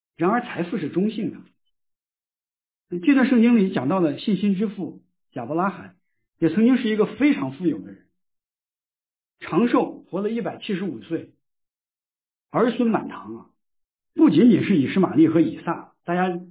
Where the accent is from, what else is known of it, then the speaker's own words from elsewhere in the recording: China; 我是在中国大陆这个出生长大的